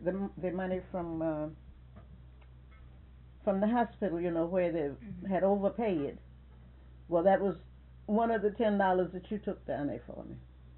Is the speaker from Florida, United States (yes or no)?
yes; Micanopy, Florida, United States; born there; I was born in Micanopy.